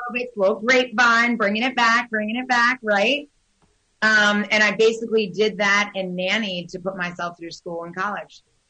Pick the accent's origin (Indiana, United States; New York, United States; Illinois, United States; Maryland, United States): Illinois, United States; Chicago; I'm from Chicago.